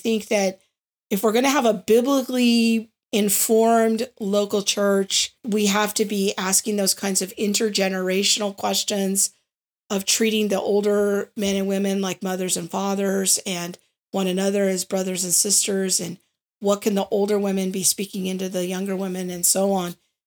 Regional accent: California, United States; me as an older, middle-aged white woman growing up in the Valley

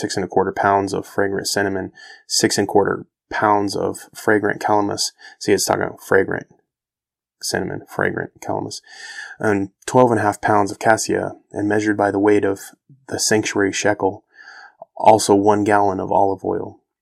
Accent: United States; even the way I'm pronouncing it isn't correct because I'm American and I can't speak that language.

